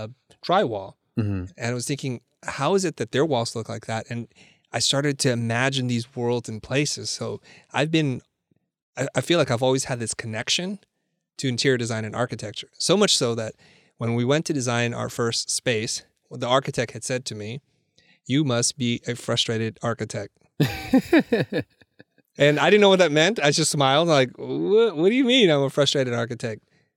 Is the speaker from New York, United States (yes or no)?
no; San Jose, California, United States; While I was growing up in San Jose, and I didn't have a lot of exposure to art